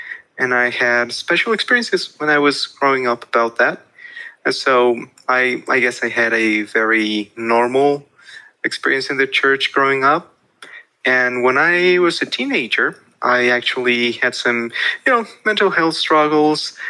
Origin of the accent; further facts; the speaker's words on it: Mexico City, Mexico; I was born and raised in Mexico City. I'm 21.